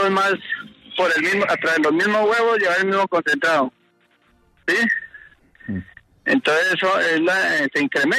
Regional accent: Guayatá, Boyacá, Colombia; Yo vengo de Guayatá, Boyacá.

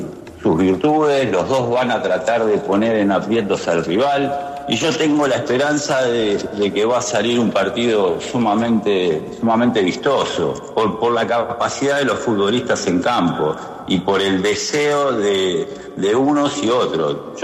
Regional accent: Argentina; also born or lived in Colombia; lógicamente soy argentino, deseo que triunfe Argentina, pero también he vivido en Colombia momentos únicos

